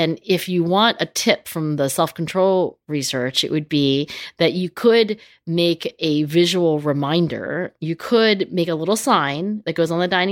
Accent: New Jersey, United States; I thank the gods that I grew up in South Jersey

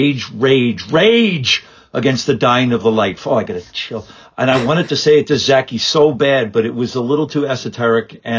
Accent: Ireland; I'm some guy. I'm just an Irish jackass.

